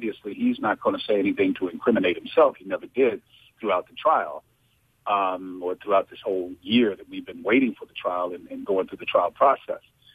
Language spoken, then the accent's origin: English; Washington, District of Columbia, United States; I grew up in Washington, D.C., where the majority of people living there, at least when I was growing up and through much of my life, has been African-American.